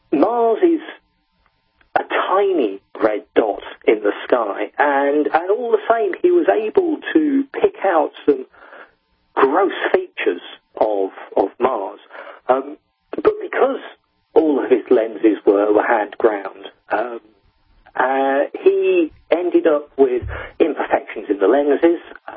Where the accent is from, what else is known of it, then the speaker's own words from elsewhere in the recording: England, United Kingdom; Well, growing up in the English countryside, well away from any of the major cities, also in a small village that had no street lights at all, at night the sky was completely dark.